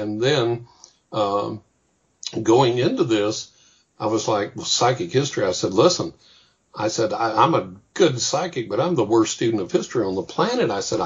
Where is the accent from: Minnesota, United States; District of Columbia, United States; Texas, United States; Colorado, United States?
Texas, United States; I was raised in West Texas, and at the time, if I'm walking into the grocery store